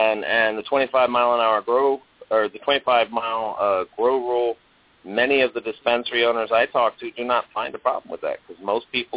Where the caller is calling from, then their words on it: Chandler, Arizona, United States; I'm calling you from Chandler right now.